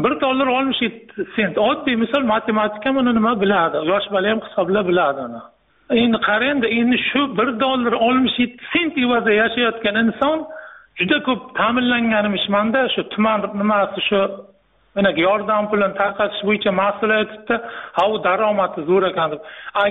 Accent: Qarshi, Qashqadaryo Region, Uzbekistan; o'zim Qarshi shahrida tug'ilib Qarshag'ira o'ski katta bo'lganman.

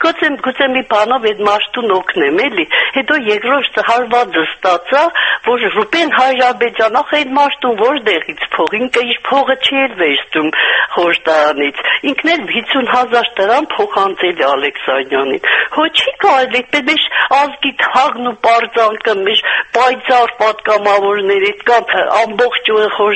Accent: Gyumri, Shirak, Armenia; Ես Գյումրից եմ, տարիքս արդեն մոտ 70

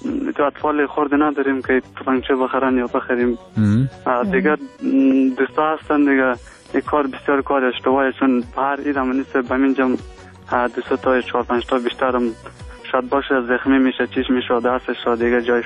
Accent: Afghanistan; ما شما افغان هستیم

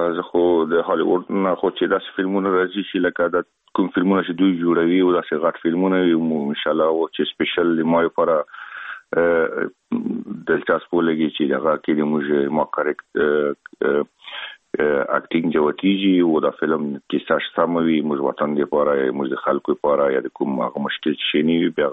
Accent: Afghanistan; خلک خبر دي چې موږ افغان یم او په بالیوډ کې که فلمو کې کار کوم

